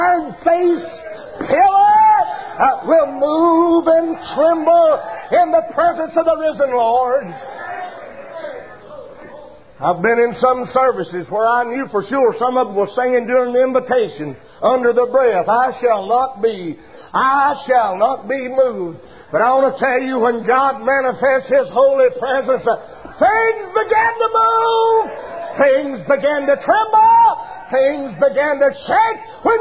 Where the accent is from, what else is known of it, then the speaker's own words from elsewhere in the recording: Saluda, South Carolina, United States; When I was a little boy in my hometown of Saluda, my home church of Friendship Baptist, and in the home school of Saluda Grammar School